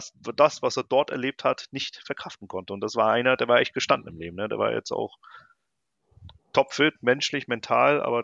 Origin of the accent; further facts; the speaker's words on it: Germany; weil ich als Deutscher mit iranischen Eltern die Sprache spreche, also Farsi.